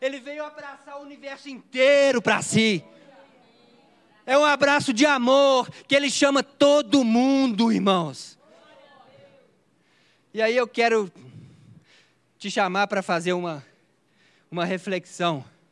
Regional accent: Brazil; Nós somos brasileiros, com muito orgulho, com muito amor.

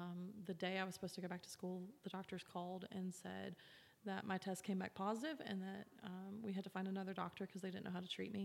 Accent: Huntsville, Alabama, United States; now in Birmingham, United States; I am from Huntsville originally. I have been in Birmingham about 8 years. I am in my early 30s

